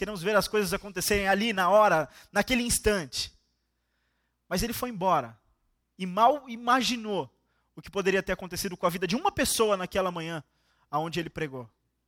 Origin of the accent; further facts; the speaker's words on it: Santos, São Paulo, Brazil; now in Bauru, Brazil; tenho 26 anos de idade, sou da cidade de Santos, mas recentemente me mudei aqui para Bauru, estou morando em Bauru